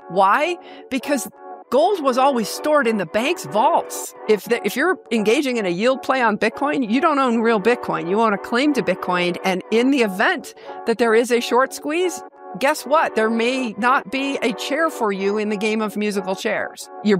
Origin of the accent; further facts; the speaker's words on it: Wyoming, United States; Born and raised in Wyoming, worked on Wall Street for almost 30 years.